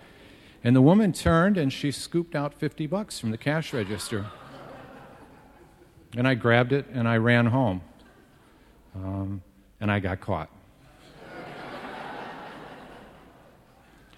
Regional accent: Midwest, United States; I grew up in the Midwest

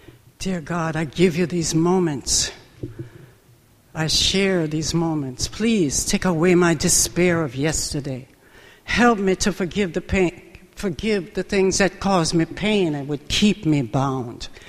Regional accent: Jamaica; was not born on land or sea. I was born in an airplane. So, you know, it's kind of weird to say, yes, I'm Jamaican, but it was leaving Jamaica when I was born in the air.

